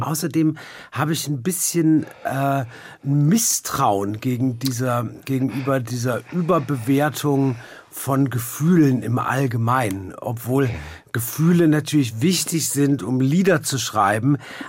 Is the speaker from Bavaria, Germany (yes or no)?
no; Offenburg, Baden-Württemberg, Germany; Aus Offenburg, ganz genau.